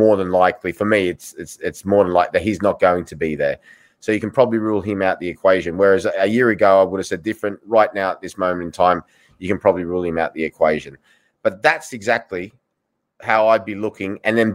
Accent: Australia; I remember sort of saying, yeah, I'm from Australia.

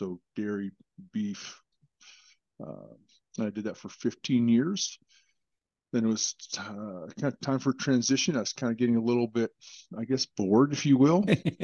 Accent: Chino, California, United States; So, born and raised in Chino, California, back when it was a big dairy mecca, I guess you could call it.

